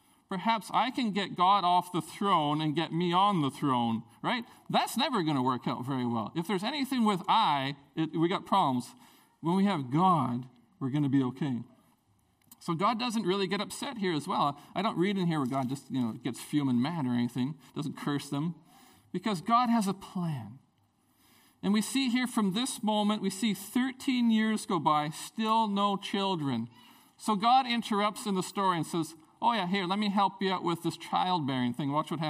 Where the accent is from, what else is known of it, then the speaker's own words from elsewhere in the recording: Prince Rupert, British Columbia, Canada; I grew up in Prince Rupert.